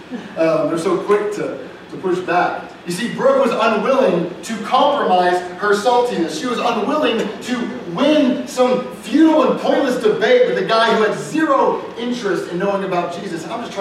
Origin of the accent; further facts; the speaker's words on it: Austin, Texas, United States; And I grew up in Austin, Texas, so we got lots of Christians going to church on Sunday and everything, not me though.